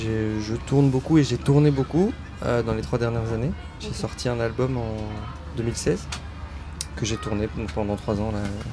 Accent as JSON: {"language": "French", "region": "Brittany", "country": "France", "said": "j'ai fait de la musique traditionnelle, un peu celtique, parce que je suis breton."}